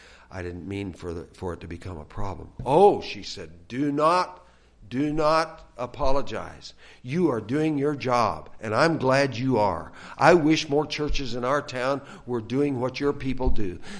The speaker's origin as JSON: {"language": "English", "region": "the West", "country": "United States", "tie": "born or raised there", "said": "You know, I grew up in the West, in the western part of the United States, and my granddad used to break horses for a living."}